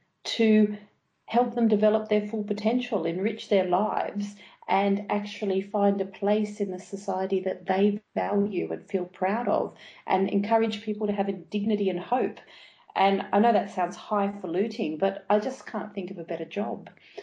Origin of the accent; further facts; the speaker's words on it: Australia; moved away; because when I came over from Australia, you know, Australia kind of had a different attitude, or where I was in Australia had a different attitude towards social work